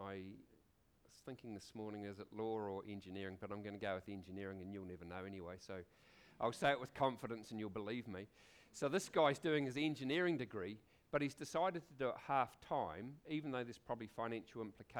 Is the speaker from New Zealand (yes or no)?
yes; Ashburton, Canterbury, New Zealand; I grew up in Ashburton